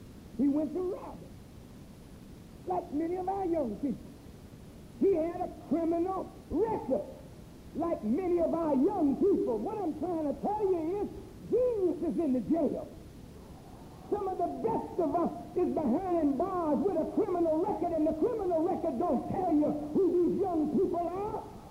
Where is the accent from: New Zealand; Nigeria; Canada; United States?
United States; Boston, Massachusetts; I grew up in Boston, Massachusetts.